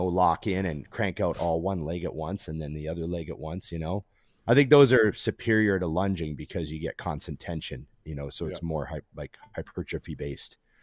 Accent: Canada; We're Canadian.

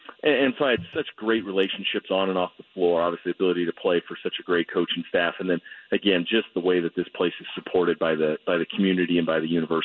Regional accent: Portland, Oregon, United States; still a Blazer fan growing up in Portland

